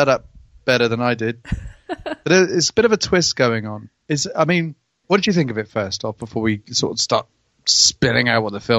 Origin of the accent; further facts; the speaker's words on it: England, United Kingdom; … is the American one, and I'm the English one.